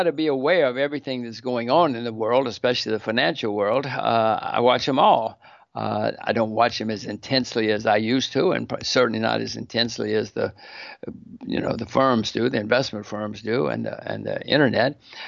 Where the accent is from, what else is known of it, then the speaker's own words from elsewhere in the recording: United States; I mean, it's academic because I'm an American. I'm a citizen of the land of the free.